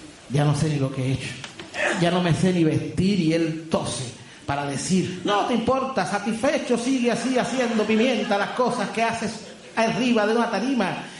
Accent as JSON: {"language": "Spanish", "region": "Havana", "country": "Cuba", "said": "Yo soy improvisador, repentista, y no guajiro, soy habanero"}